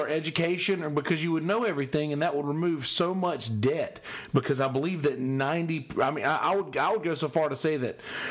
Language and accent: English; Bennettsville, South Carolina, United States; Like I'm thinking about Bennettsville, where I'm from, like my hometown. A lot of the people I graduated with or went to school with are still home having like pretty good jobs, like living nice houses.